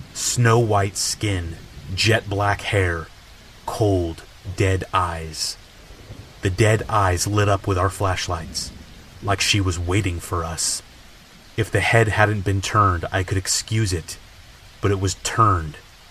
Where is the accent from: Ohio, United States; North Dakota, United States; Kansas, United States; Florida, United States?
North Dakota, United States; I was born and raised in North Dakota. Back when I was in high school, a group of us would research murders that occurred out in the county.